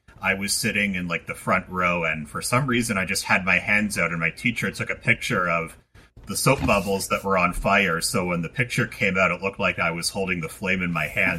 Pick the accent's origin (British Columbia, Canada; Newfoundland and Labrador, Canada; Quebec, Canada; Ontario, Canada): Ontario, Canada; Espanola; growing up in Espinola, Ontario, which is just outside of Sudbury.